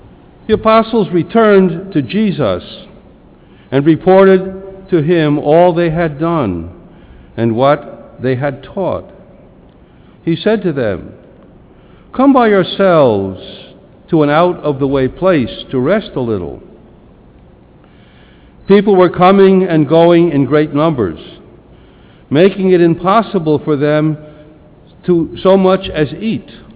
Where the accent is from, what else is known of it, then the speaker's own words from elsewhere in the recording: New Jersey, United States; also born or lived in Argentina; I come from New Jersey. I live in the town of Montclair with my brother. I'm a retired priest of the Archdiocese of Newark. I worked in Argentina for 18 years as a missionary.